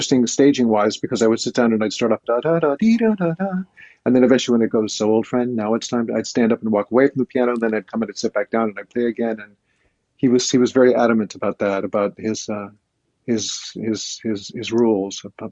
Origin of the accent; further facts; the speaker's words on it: Florida, United States; I was probably 15 or 16 growing up in Florida.